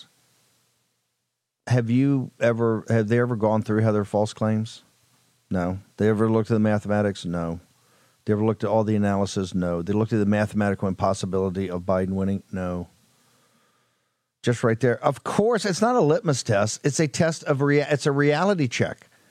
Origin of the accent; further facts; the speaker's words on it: the South, United States; Look, I come from the South, but he was a nationalist